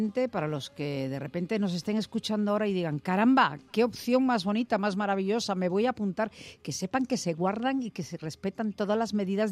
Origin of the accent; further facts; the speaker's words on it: Santo Estevo, Galicia, Spain; en Galicia, en mi tierra, en Santo Estevo.